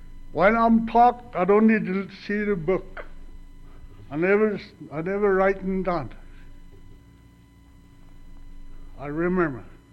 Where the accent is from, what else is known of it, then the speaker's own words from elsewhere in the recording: Alaska, United States; I was born here in Alaska. I raised in Alaska.